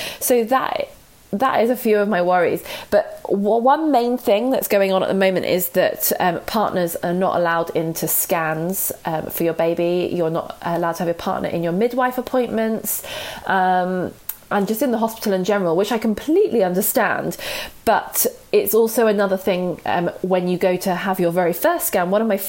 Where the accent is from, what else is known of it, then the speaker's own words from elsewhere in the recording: Surbiton, London, United Kingdom; from Surbiton, and I am a first-time expectant mum, and I am 34 weeks pregnant.